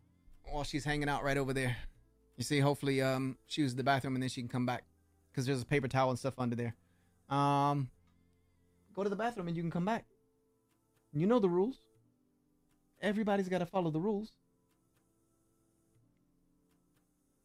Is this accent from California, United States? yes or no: no; South Carolina, United States; Of course, I'm going to say South Carolina because I'm from South Carolina.